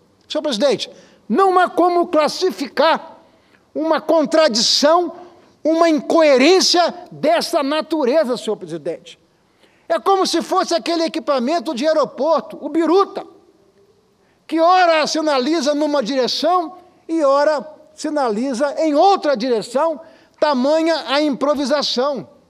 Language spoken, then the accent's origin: Portuguese; Cachoeiro de Itapemirim, Espírito Santo, Brazil; dia inclusive que a minha cidade natal, a cidade de Cachoeiro do Itapemirim, cumprimenta o nosso padroeiro